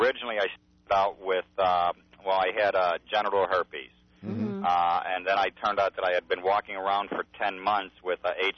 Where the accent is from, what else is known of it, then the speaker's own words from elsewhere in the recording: Pittsburgh, Pennsylvania, United States; now in Fountain Valley, United States; I'm here from Pittsburgh. I'm in Fountain Valley presently.